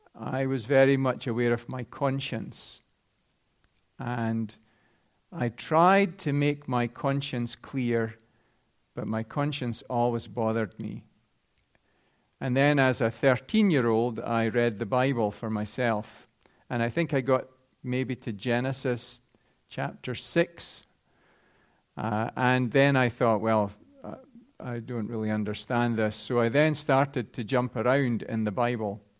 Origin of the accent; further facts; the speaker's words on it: Luthrie, Scotland, United Kingdom; I grew up in Northeast Fife. The village I'm from is called Luthry.